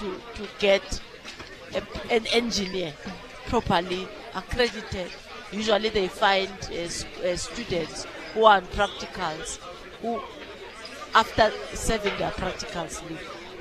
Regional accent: South Africa; not only as COCTA, not only as SALGA, but as South African citizens.

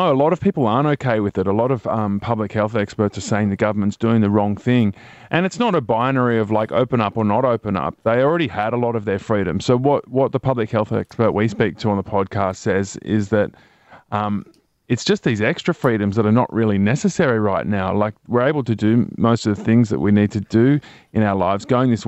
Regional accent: Dubbo, New South Wales, Australia; the perspective from five-year-old … growing up in Dubbo, buying his first radio, listening to the hits of the 80s come out

